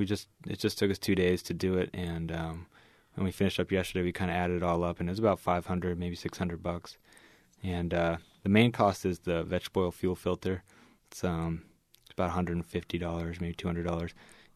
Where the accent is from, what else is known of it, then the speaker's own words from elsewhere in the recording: Boston, Massachusetts, United States; also born or lived in Oregon; Originally I'm from Boston.